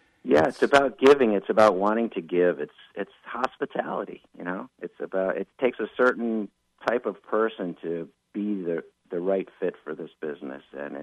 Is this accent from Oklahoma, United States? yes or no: no; Ithaca, New York, United States; I grew up in Ithaca, outside of Ithaca and Dryden. I went to high school in Dryden and just loved the Finger Lakes